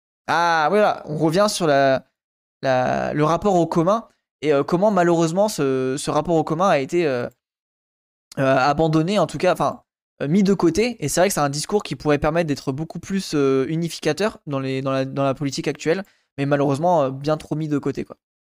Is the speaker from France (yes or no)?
yes; Hauts-de-France, France; accent: Picard; j'ai eu mon accent a beaucoup diminué, mais quand j'étais en gros en Picardie et que je suis allé à Bruxelles, les gens me le voyaient tout de suite que j'étais un campagnard, tu vois.